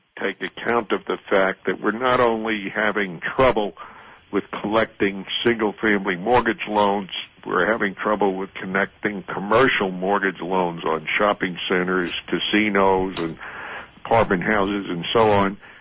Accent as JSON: {"language": "English", "region": "New York", "country": "United States", "lives_now": "Tennessee, United States", "said": "I live in Tennessee, and I'm from New York."}